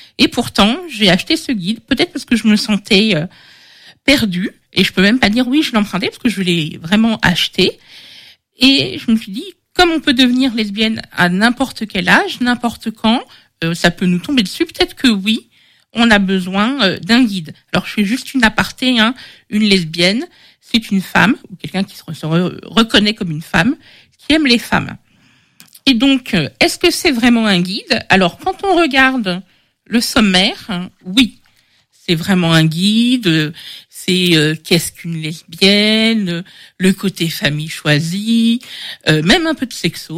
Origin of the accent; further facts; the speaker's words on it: Paris, Île-de-France, France; now in Angers, France; Alors, moi je suis parisienne, et ce n'est pas un gros mot. Je suis à Angers pour le travail, et je suis à Quasar parce que je suis lesbienne